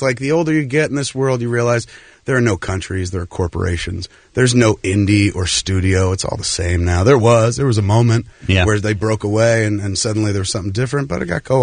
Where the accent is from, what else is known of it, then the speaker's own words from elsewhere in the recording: New Jersey, United States; But for me, I grew up in Jersey. Jersey, and I know what it's like to grow up in the shadow of something larger than yourself.